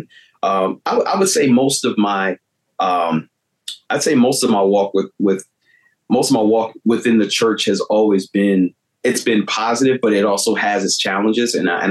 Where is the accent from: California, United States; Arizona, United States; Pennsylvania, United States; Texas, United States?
Pennsylvania, United States; Lancaster; I'm actually born and raised in Lancaster, Pennsylvania.